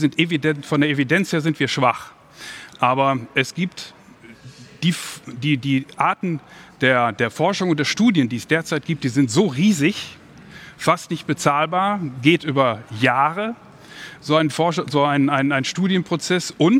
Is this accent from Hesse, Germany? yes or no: yes; Kassel, Hesse, Germany